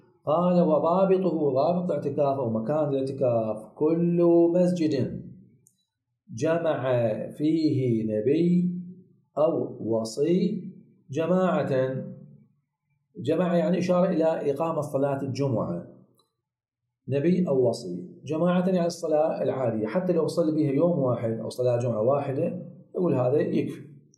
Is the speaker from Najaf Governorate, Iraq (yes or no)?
no; Basra, Basra Governorate, Iraq; المعروف عندنا بالبصرة يسموها خطوة الإمام علي